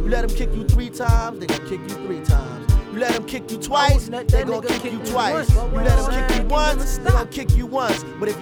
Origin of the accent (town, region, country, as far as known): Newark, New Jersey, United States; born or raised there